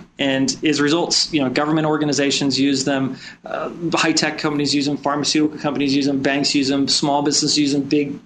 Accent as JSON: {"language": "English", "town": "Washington", "region": "District of Columbia", "country": "United States", "tie": "born or raised there", "moved": "as an adult", "said": "I grew up in Washington, D.C., and then moved out here in 95"}